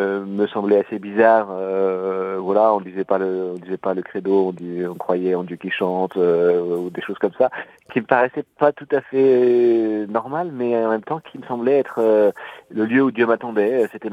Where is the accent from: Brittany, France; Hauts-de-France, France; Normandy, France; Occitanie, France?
Brittany, France; born there; je suis né dans le Finistère, à la pointe de la Bretagne, il y a 39 ans maintenant, presque 40, dans une famille chrétienne